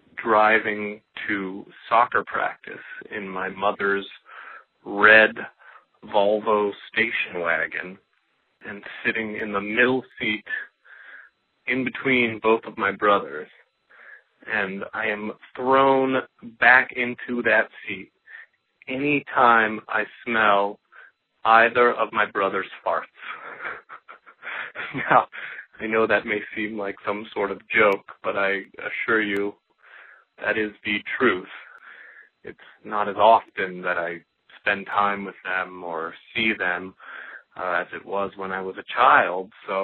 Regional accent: San Diego, California, United States; now in Brooklyn, United States; Calling from New York, Brooklyn, but the memory comes from growing up in San Diego, California.

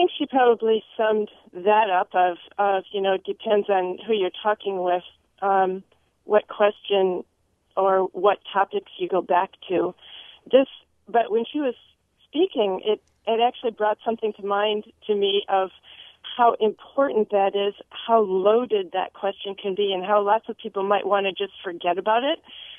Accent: Midwest, United States; also born or lived in Chicago / Minneapolis; I'm from the Midwest too, actually. I grew up in around Chicago and Minneapolis. So I spent 10 years there feeling, and I feel like, you know, those are my Midwest roots.

